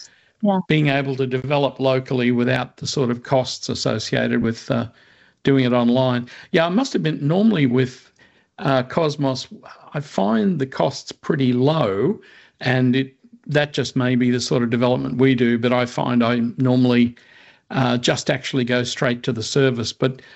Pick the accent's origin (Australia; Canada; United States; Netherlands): Australia; Hi everyone … from Down Under in Australia.